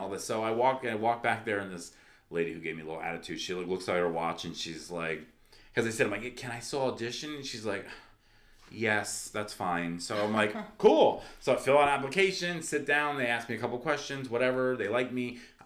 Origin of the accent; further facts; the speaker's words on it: New Jersey, United States; which I'm from Jersey.